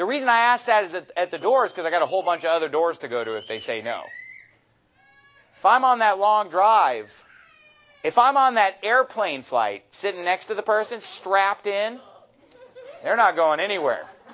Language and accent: English; California, United States; I'm from California. You know, when they want to start a church really far away, I'm like, oh, yeah, that would work. But honestly, my heart is for like Phoenix, Arizona, you know, California. That's where I'm from.